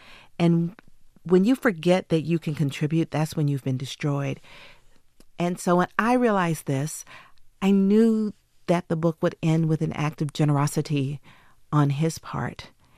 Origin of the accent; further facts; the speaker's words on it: Atlanta, Georgia, United States; because I consider myself to be a Southern writer. I was born and raised in Atlanta.